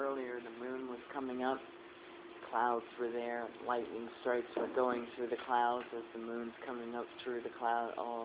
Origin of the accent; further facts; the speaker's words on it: Hamilton, Ontario, Canada; now in Woodstock, Canada; I'm originally from Hamilton. I live in Woodstock now. I hate both places. I hate Hamilton. I've never been a city slicker.